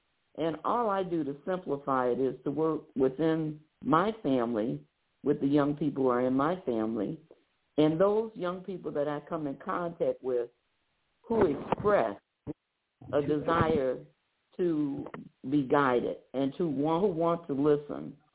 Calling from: Detroit, Michigan, United States; I'm calling you from Detroit, Michigan

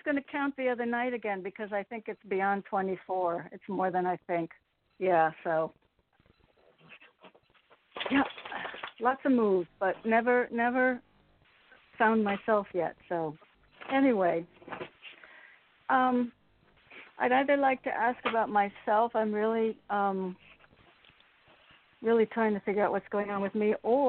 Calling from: Connecticut, United States; from Connecticut

